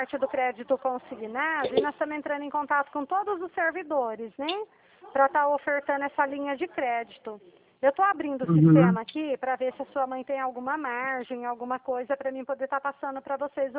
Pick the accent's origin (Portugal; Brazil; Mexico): Brazil; Dracena, São Paulo; Eu sou do estado de São Paulo. Eu sou da cidade de Dracena.